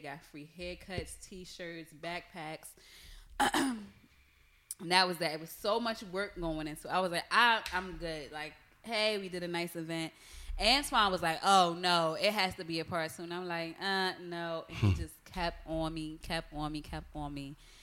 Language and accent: English; Bronx, New York, United States; I know what it looks like. I'm from the Bronx.